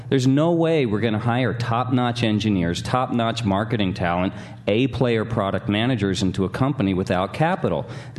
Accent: New Jersey, United States; I'm from New Jersey. I resemble that remark.

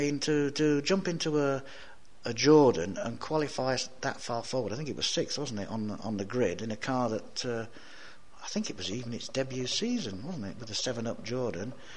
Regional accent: Bury St Edmunds, East of England, United Kingdom; born there; I was born in Bury St Edmunds in deepest Suffolk, so nice East Anglian town that.

